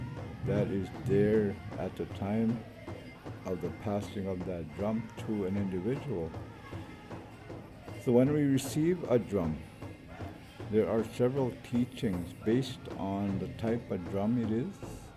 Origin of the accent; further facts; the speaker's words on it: Ontario, Canada; I come from the Lac La Croix First Nation community.